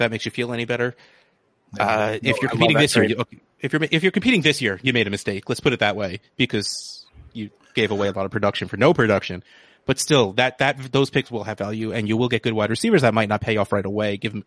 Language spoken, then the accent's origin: English; New Jersey, United States; I mean, I'm from New Jersey. I should probably know